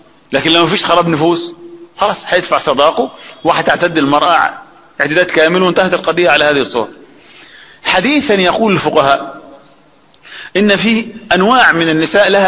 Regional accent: Upper Egypt, Egypt; اللي هي يسموها عندنا في الصعيد أو أخوانا الفلاحين الداية،

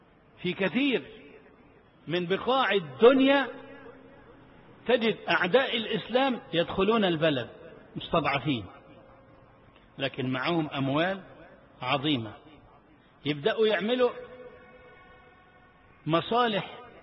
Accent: Egypt; هل الذي يحدث في بلدنا مصر

